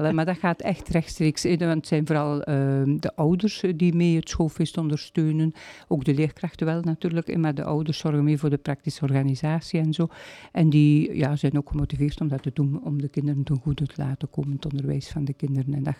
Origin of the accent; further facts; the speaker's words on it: Melsele, East Flanders, Belgium; now in Oud-Turnhout, Belgium; Dus ik ben niet van, ik woon in Oud-Turnhout, maar ik ben eigenlijk afkomstig van Oost-Vlaanderen.